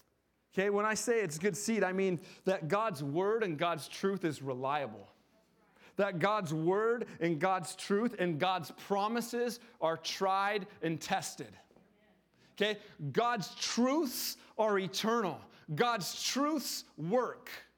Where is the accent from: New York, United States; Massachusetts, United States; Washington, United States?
Washington, United States; Enumclaw; I was raised in Enumclaw, so farming was all over.